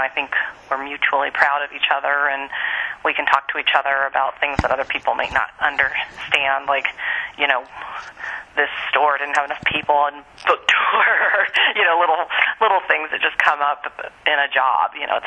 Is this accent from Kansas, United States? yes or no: yes; Kansas, United States; I grew up in Kansas.